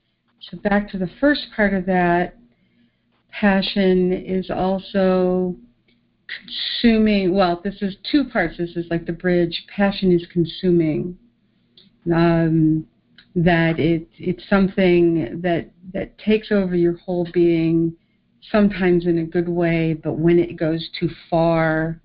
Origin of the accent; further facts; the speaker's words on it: Southern United States, United States; I'm from the South. So, you know, the passion of Christ